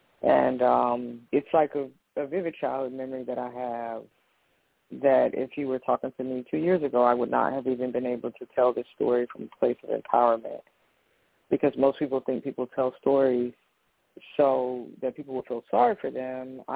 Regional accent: Winston-Salem, North Carolina, United States; born there; I was born in Winston-Salem, North Carolina.

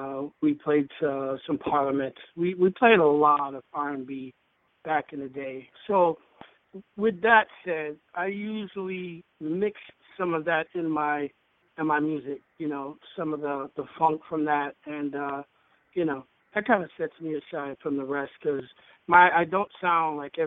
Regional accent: Bronx, New York, United States; Well, I'm from Bronx, New York.

